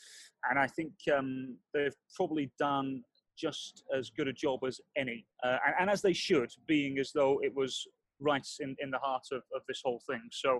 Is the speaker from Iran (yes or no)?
no; United Kingdom; I'm British